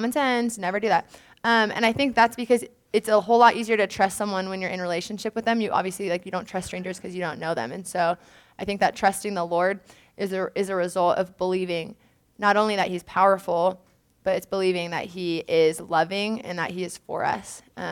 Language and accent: English; California, United States; Like, I'm from Southern California.